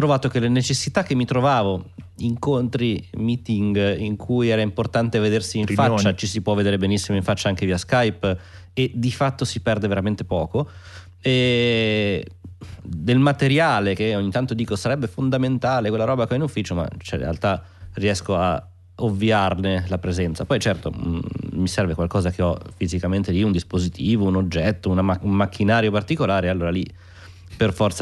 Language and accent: Italian; Milan, Lombardy, Italy; essendo anche milanesi.